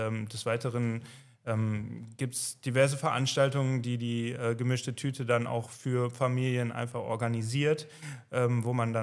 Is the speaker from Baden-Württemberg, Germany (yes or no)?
no; Krefeld, North Rhine-Westphalia, Germany; Wir kommen aus Krefeld, wir haben auch diverse Probleme